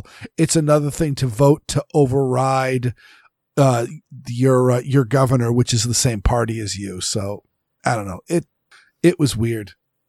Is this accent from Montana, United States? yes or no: no; Maine, United States; I was constantly comparing Massachusetts and Maine, because I grew up in Maine and just didn't really think about gun laws.